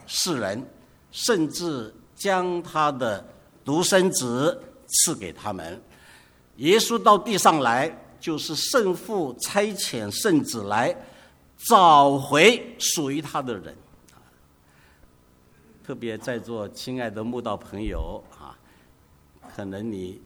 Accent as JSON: {"language": "Chinese", "country": "China", "said": "我们中国人叫做晋商"}